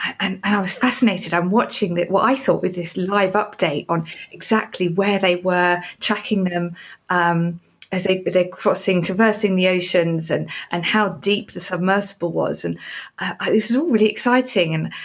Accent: Southend-on-Sea, East of England, United Kingdom; I mean, I grew up in Southend, so an albacore dinghy was the extent of my ocean going, you know, on the estuary.

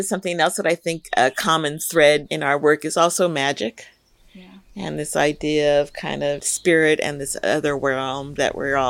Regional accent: Laurel Canyon, California, United States; Part of what we didn't talk about in terms of growing up in Laurel Canyon, aside from the counterculture and all of that, was that we were very much attuned to the sort of nature

